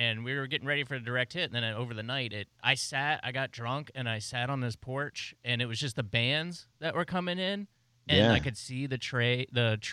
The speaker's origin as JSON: {"language": "English", "region": "Florida", "country": "United States", "said": "I'm just like, yeah, whatever. I'm from Florida, but if one says it's coming here, I'm out."}